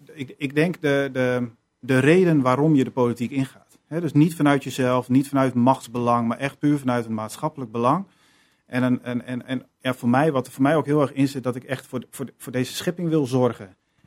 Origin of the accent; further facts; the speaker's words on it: Ureterp, Friesland, Netherlands; born there; now in Assen, Netherlands; Nee, ik ben geen geboren Assenaar. Ik ben geboren in Friesland, in Ureterp, naast Drachten.